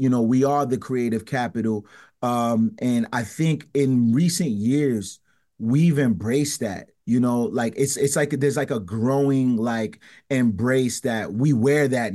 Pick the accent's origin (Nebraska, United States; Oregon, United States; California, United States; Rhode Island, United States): Rhode Island, United States; Providence; Yeah, born and raised in Providence